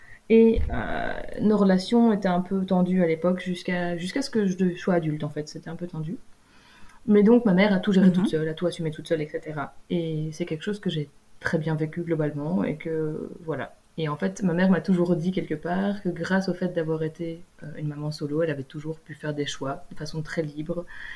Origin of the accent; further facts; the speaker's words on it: Belgium; moved away as an adult; En fait, j'ai déménagé de Belgique justement de par mon statut de maman solo il y a 9 mois.